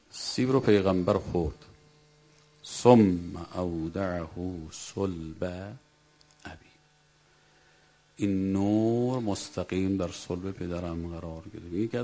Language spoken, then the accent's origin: Persian; Mashhad, Razavi Khorasan, Iran; ما بچه مشهدیم دیگه